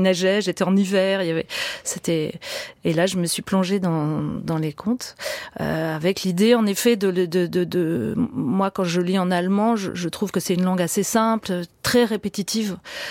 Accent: Strasbourg, Grand Est, France; born there; moi, je suis née à Strasbourg et donc j'ai appris l'allemand en sixième. C'est la première langue que j'ai apprise. Ma grand-mère parlait alsacien, enfin, est alsacienne

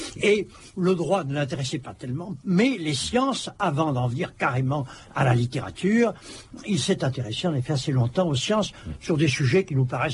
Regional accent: Bordeaux, Nouvelle-Aquitaine, France; j'avais des raisons en tant que bordelais

